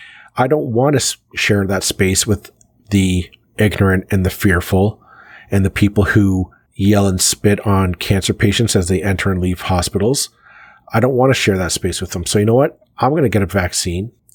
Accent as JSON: {"language": "English", "country": "Canada"}